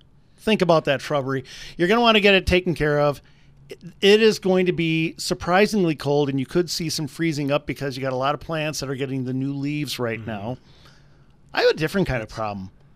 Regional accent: Wisconsin, United States; Well, yeah, and this is what I grew up with in Wisconsin.

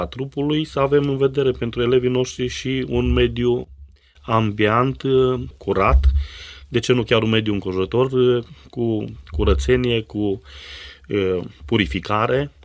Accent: Romania; vă spun chiar și eu, ca și român și vorbitor de limbă română

